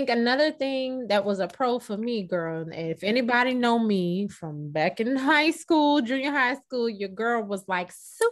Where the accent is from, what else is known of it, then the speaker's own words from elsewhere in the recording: Brooklyn, New York, United States; I mean, I'm from Brooklyn. I'm a little rough around the edges, you know?